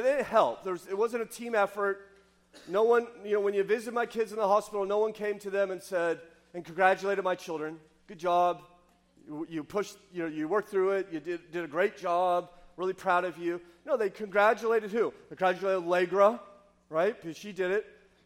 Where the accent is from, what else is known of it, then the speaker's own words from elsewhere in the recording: California, United States; In fact, my wife is we're Californian, so she's enough of a hippie that she shuns all pain medicine when giving childbirth.